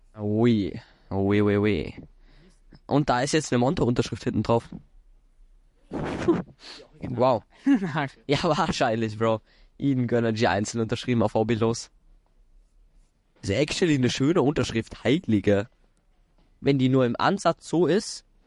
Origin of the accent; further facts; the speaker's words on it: Austria; wir als Österreicher kriegen es trotzdem nicht, obwohl die literally bei uns und in der Schweiz producen.